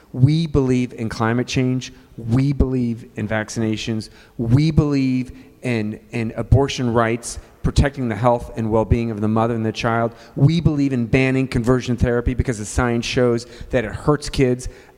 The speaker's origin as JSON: {"language": "English", "town": "Lewisburg", "region": "West Virginia", "country": "United States", "said": "I'm from Lewisburg, West Virginia."}